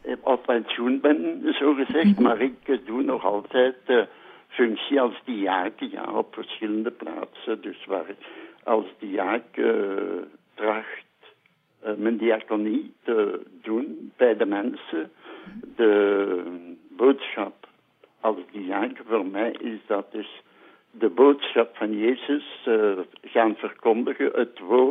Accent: Pajottenland, Flemish Brabant, Belgium; also born or lived in Brussels / Ghent; now in West Flanders, Belgium; Ik heb hier niet altijd gewoond. Ik ben feitelijk een Brabander van geboorte, een Brusselaar.

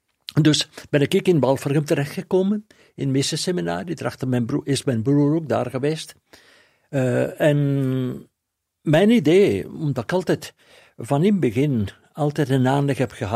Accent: Opwijk, Flanders, Belgium; Wel, ik ben van Opwijk en in die tijd, ik spreek nu over de jaren 50

